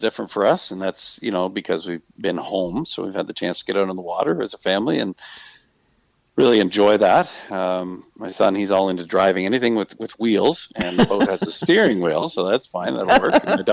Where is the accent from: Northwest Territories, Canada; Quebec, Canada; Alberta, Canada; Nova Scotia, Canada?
Alberta, Canada; Camrose; also born or lived in Barrie, Ontario; I was born in Barrie, Ontario, but we moved out to Camrose, Alberta when I was a little guy. So my first memories are of Camrose on the farm